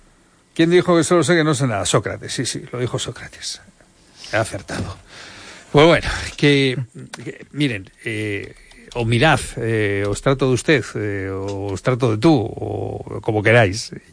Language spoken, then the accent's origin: Spanish; Bilbao, Basque Country, Spain; Soy de Bilbao y como soy de Bilbao, la Copa del Rey aquí siempre ha sido la releche.